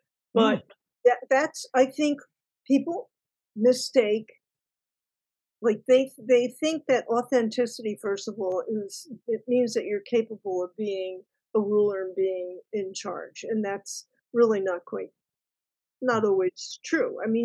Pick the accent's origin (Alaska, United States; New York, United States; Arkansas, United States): New York, United States; New York City; Now, I'm from New York City, so I remember those days where we would.